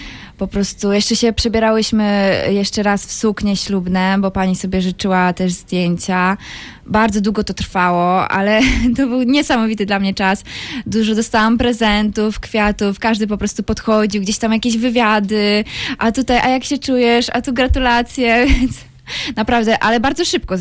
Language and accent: Polish; Gubin, Lubusz Voivodeship, Poland; Nie jestem z Zielonej Góry. Jestem z Gubina.